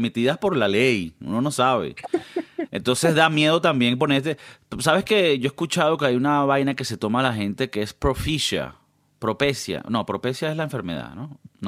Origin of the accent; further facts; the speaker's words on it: Canary Islands, Spain; pero somos canarios.